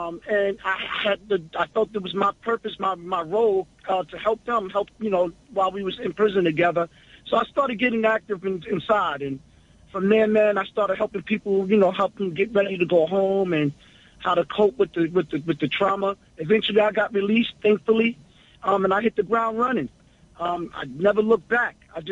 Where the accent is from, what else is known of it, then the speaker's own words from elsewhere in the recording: New York City, New York, United States; I am a native New Yorker, proud brother, Brooklynite. I was born and raised in Brownsville in East New York, Brooklyn.